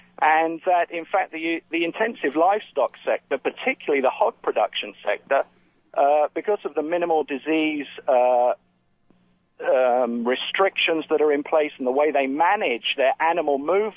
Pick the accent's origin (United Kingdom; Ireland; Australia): United Kingdom; England; accent: English; moved away as an adult; now in United States; I am English, and I'm enjoying this discussion very much. In fact, I left England